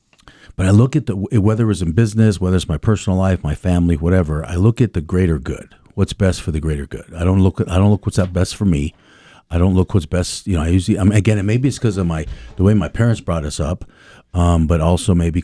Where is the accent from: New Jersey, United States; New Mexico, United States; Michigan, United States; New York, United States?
New Mexico, United States; Santa Fe; also born or lived in Las Cruces, United States; I spend my forming years, my developing years in Santa Fe, at Santa Fe High. So I finally started saying, okay, I grew up in Cruces, I matured in Santa Fe.